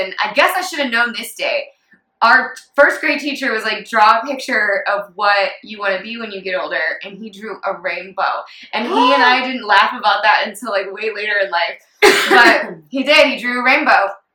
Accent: Texas, United States; I grew up in the Bible Belt in this very small town, country town in Texas.

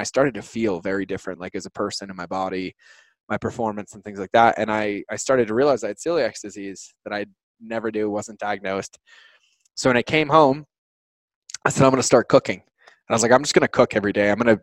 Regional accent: Massachusetts, United States; So how this really started is I grew up in Massachusetts, and I didn't really have like the best childhood.

